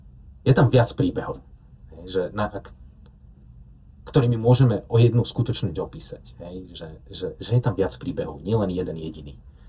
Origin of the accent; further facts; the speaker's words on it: Záhorce, Banská Bystrica Region, Slovakia; ja pochádzam z obce Záhorce, z okresu Veľký Krtíš, rurálna oblasť, áno, vidiek.